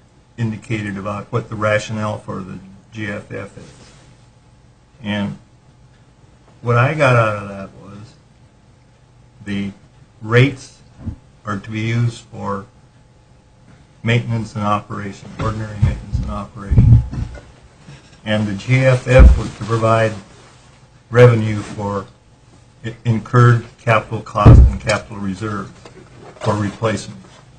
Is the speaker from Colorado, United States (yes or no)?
no; Missouri, United States; I said at the time, I'm from Missouri.